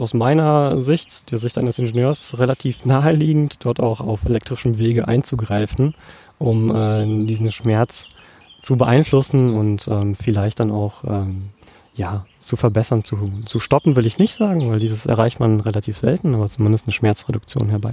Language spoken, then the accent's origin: German; Northern Germany, Germany; Hoffentlich spreche ich das als Norddeutscher das richtig aus, diesen Namen.